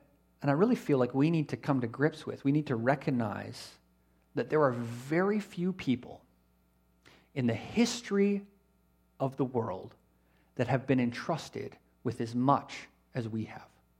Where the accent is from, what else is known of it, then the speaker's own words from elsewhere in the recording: Canada; As a Canadian, the Canadian passport will get you into 185 countries in the world without a visa.